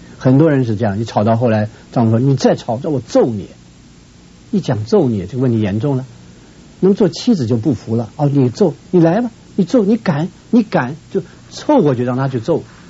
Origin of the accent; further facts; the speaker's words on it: Shenyang, Liaoning, China; 我是东北人什么办法呢？我父母生下我就是东北人，我是沈阳人，